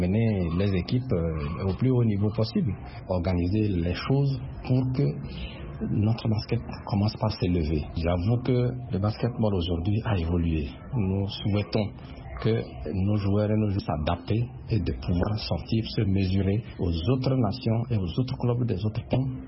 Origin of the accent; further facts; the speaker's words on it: Togo; Mais chez nous au Togo, pour l'instant, nous n'avons pas encore une salle.